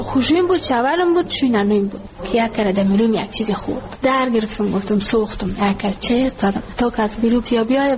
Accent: Ghazni, Afghanistan; now in Kabul, Afghanistan; ما کابل آمده از غزنی هستم.

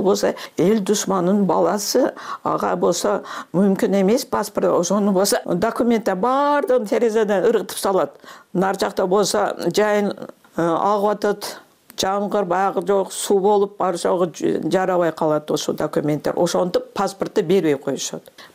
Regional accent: Kyzyl-Kiya, Batken Region, Kyrgyzstan; born there; also born or lived in Osh; Кызыл Кияда 53 жылы мен төрөлдүм, андан кийин 56 жылы көчүп кетишет. Жер титирөө болгондон кийин кайра Ошко көчүп келишет.

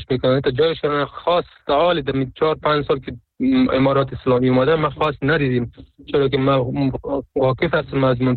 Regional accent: Afghanistan; کل افغان هستیم، چی اون پشتون هستیم ما هم پشتون هستیم

